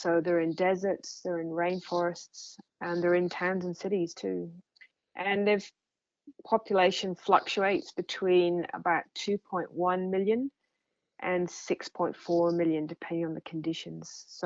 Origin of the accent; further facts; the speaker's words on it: Scotland, United Kingdom; Well, I'm from Scotland originally, and when I lived there, I always loved roaming the hills.